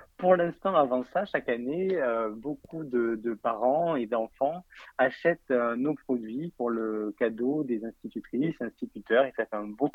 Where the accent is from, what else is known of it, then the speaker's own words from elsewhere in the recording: Alès, Occitanie, France; also born or lived in Paris region; moi, je suis originaire d'Alès, donc déjà, c'est pour une question absolument personnelle de se rapprocher de la famille et des amis sur place.